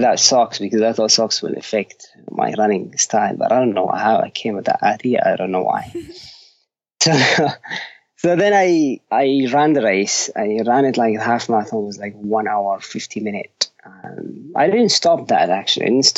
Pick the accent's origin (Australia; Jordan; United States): Jordan; I was born and raised in east of Jordan. It's about 2 hours drive from the capital, Amman. It's about the countryside out of Amman.